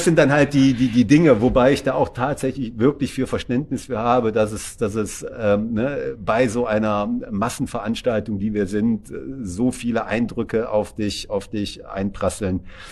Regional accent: Cologne, North Rhine-Westphalia, Germany; Ich sage einfach mal Köln, aufgrund meiner Heimat bezogen, bin ich halt auch gerne da.

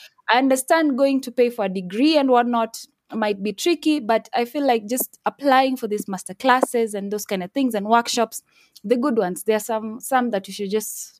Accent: Kenya; I would love us to, as Kenyan filmmakers, to up our game to actually a level that people can watch a Kenyan movie

